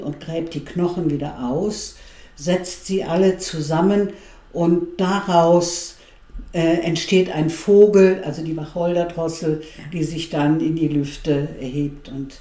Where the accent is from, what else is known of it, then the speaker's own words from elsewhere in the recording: West Germany, Germany; Ich komme ja aus dem Westen. Man weiß ja da eigentlich nicht viel über das Leben hier